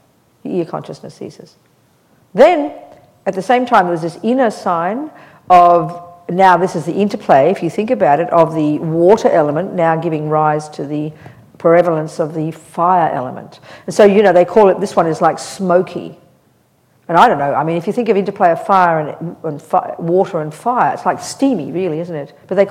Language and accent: English; Australia; I'm a Buddhist nun, I'm Australian, I'm this, I'm old